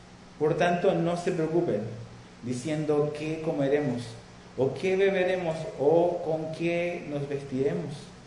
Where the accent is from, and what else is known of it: Chile; now in Cancún, Mexico